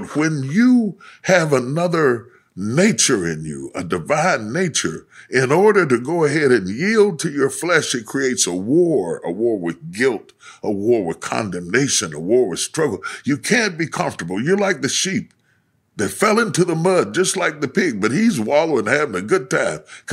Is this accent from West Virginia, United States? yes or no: yes; Charleston, West Virginia, United States; I grew up in Charleston, West Virginia. Sometimes there'd be a street fight.